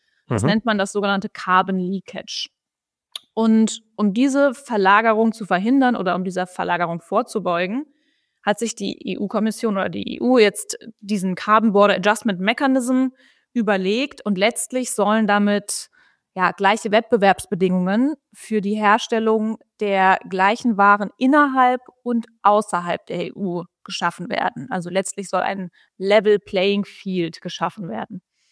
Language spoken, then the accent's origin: German; Munich, Bavaria, Germany; now in Düsseldorf, Germany; Ich komme eigentlich aus dem Süden tatsächlich, aus München, aber mich hat es nach Düsseldorf verschlagen.